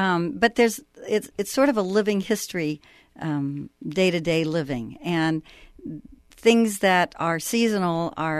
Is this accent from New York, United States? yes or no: no; California, United States; I was raised in the Bay Area. Went to school in Chico, met my husband, and moved up to the ranch.